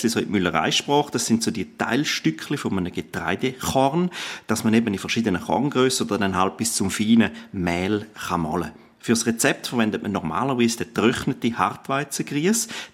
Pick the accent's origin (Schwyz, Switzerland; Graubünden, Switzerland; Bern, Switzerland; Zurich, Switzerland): Graubünden, Switzerland; Ja, ich als Bündner würde sagen